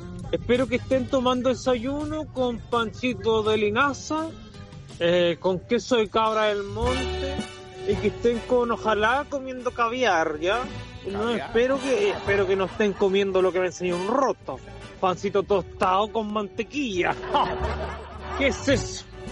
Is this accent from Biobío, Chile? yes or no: yes; Talcahuano, Biobío, Chile; porque yo, que vengo de Talcahuano también